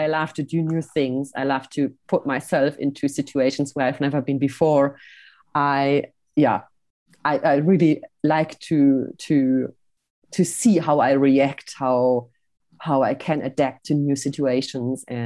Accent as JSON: {"language": "English", "country": "Switzerland", "tie": "born or raised there", "said": "Sometimes I'm doing little videos here from my hometown. I call them Hello from Switzerland."}